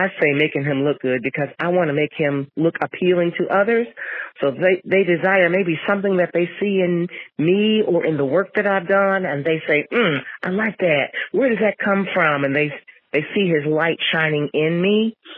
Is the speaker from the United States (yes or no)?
yes; Jackson, Michigan, United States; She hails from the greatest musical city ever, near where I grew up in Jackson, Michigan.